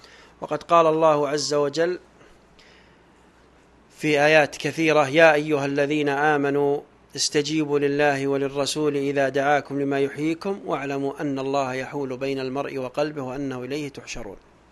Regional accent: Saudi Arabia; مثلا عندنا في السعودية يأتي في وقت عطلة

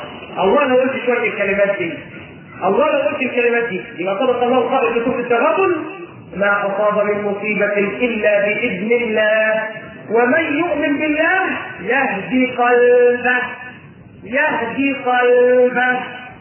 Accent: Upper Egypt, Egypt; احنا عندنا في الصعيد، احنا عندنا في الصعيد

